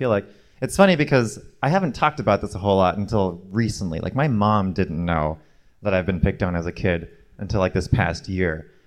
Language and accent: English; Albuquerque, New Mexico, United States; so I grew up like a tiny, skinny Asian kid, and in a largely majority white population. I grew up in Albuquerque, New Mexico.